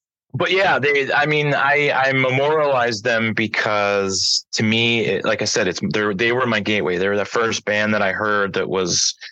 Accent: Bay City, Michigan, United States; Like I'm born and raised in Bay City, Michigan. It's a little town, less than 30,000 people, 2 hours from a big city.

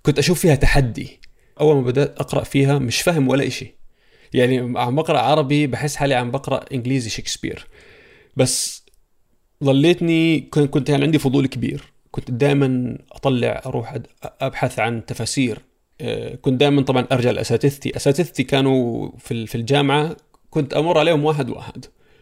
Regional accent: Abu Dhabi, United Arab Emirates; أنا فلسطيني، عمري 29 سنة، مولد الإمارات في أبوظبي، وعشت حياتي تقريبا كلياتها هناك

